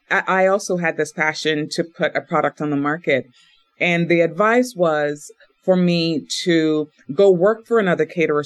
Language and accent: English; Jamaica; now in United States; I'm actually an American transplant. I'm from Jamaica. And I grew up in, you know, kind of the rural Jamaican setting. Came to America